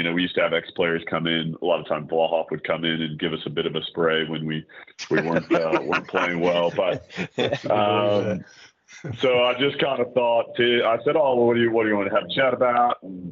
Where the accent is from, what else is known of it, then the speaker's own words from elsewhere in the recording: New Zealand; I came from New Zealand.